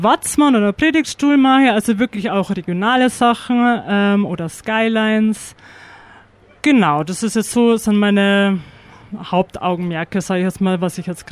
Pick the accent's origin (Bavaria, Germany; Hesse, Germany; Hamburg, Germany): Bavaria, Germany; Piding; komme aus dem wunderschönen Piding.